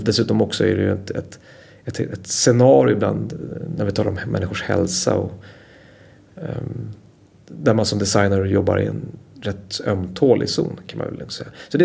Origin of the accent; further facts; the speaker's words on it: Sweden; Men jag är ju svensk så jag måste ju svara både och.